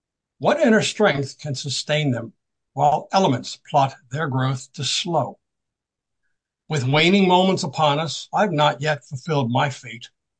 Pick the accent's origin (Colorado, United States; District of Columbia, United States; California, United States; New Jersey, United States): District of Columbia, United States; Washington; I grew up in and around Washington, D.C.